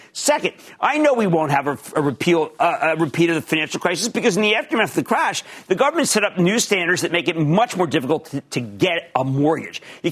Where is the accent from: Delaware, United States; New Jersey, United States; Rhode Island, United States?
New Jersey, United States; Brandon in my home state of New Jersey.